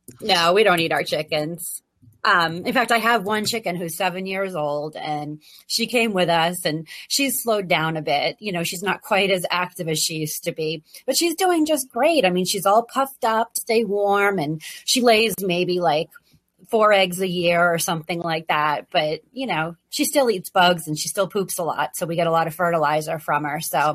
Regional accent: New England, United States; also born or lived in Virginia; now in Maine, United States; I grew up in New England, so I personally am used to it, but I didn't raise chickens then

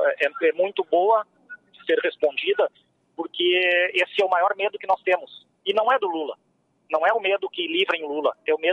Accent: Rio Grande do Sul, Brazil; como nós gaúchos dizemos

